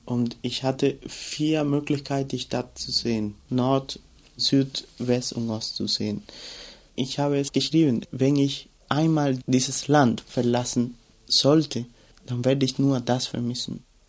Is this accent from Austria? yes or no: no; Cuba; German is a second language; now in Germany; Woher kommst du? Ich komme aus Kuba.